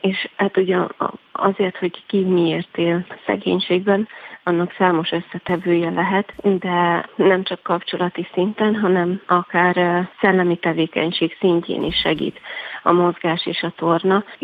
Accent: Zakarpattia Oblast, Ukraine; ott, ahol élek, ahol felnőttem, Kárpátalja az én otthonom

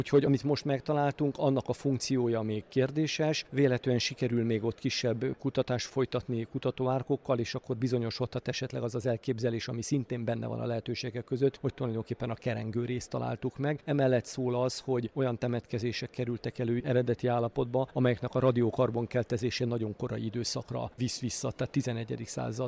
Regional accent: Sopron, Győr-Moson-Sopron, Hungary; az én szülővárosomra, Sopronra gondolok

